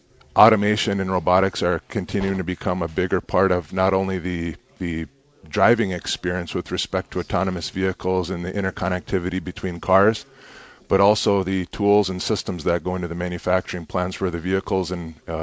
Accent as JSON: {"language": "English", "region": "Michigan", "country": "United States", "tie": "born or raised there", "lives_now": "Brighton, United States", "said": "I grew up in the Upper Peninsula."}